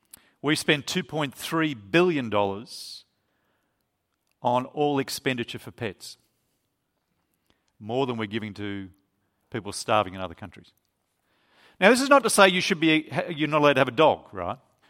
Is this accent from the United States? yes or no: no; Australia; And I'm an Australian. Australians like good coffee.